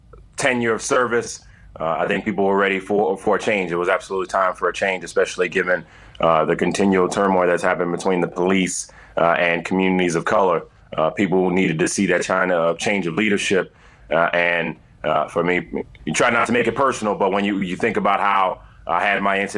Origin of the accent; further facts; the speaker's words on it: Bronx, New York, United States; If they see this is happening to someone that's born and raised in the Bronx